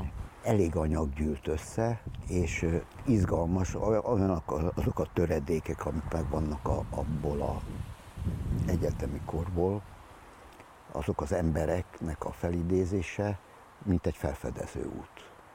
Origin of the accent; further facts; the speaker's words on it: Budapest, Hungary; born there; vidékről érkeztem, vidéki kollégista is voltam, és felfedeztem Budapestet, a szülővárosomat is újból